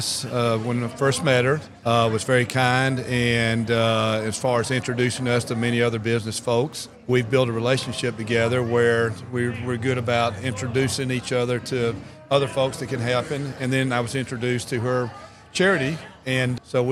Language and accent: English; Georgia, United States; I'm actually here in Gwinnett County, born and raised in Gwinnett.